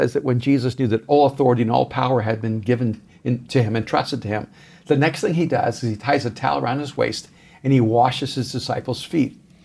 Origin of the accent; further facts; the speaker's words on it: El Salvador; English is a second language; I mean, I'm from El Salvador, and you know, my region of the world has two forms of government, revolution and dictatorship.